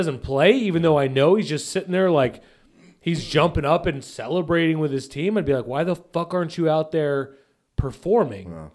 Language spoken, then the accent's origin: English; San Antonio, Texas, United States; I'm from San Antonio.